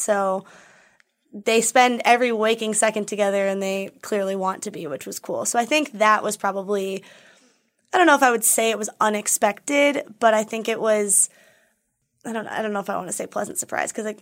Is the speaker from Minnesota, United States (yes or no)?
yes; Minneapolis, Minnesota, United States; And I had told them that I was from Minneapolis. And so we kind of talked about being from there